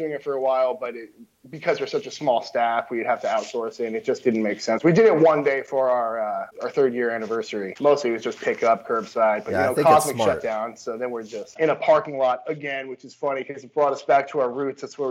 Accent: Lebanon, New Hampshire, United States; So grew up in a small town, Lebanon, New Hampshire.

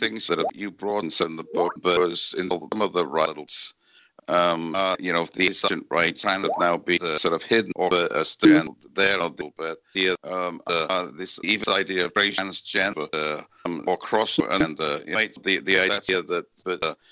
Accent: England, United Kingdom; I grew up in Great Britain

